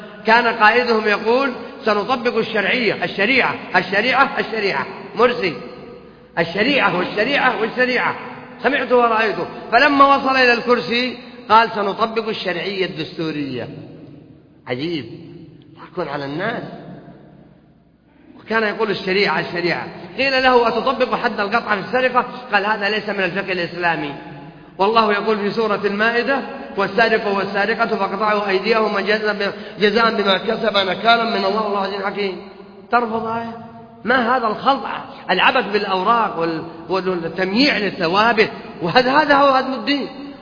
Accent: Saudi Arabia

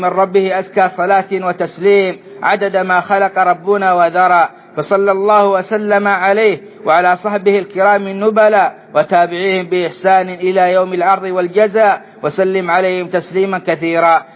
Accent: Saudi Arabia; بلادنا السعودية

